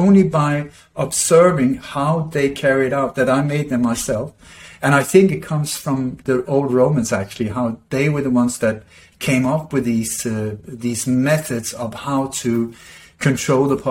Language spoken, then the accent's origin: English; Sweden; English is a second language; also born or lived in Denmark; I was born in Denmark, grew up in Sweden.